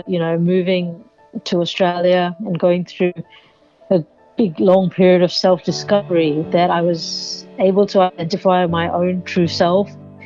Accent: Kolkata, West Bengal, India; So I was born in Calcutta in India, which is quite a busy, bustling city. I grew up in Calcutta

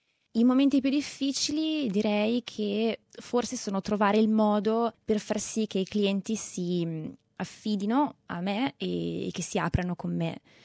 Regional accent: Lombardy, Italy; moved away as an adult; now in Sydney, Australia; Sono originaria del lago di Como e partì per l'Australia nel 2010, che avevo 24 anni. Da allora sono passati 7 anni, adesso ne ho 31

